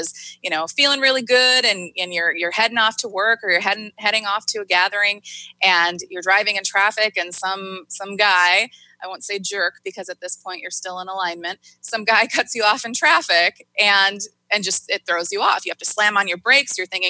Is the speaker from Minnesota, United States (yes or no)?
yes; Minnesota, United States; I'm from Minnesota.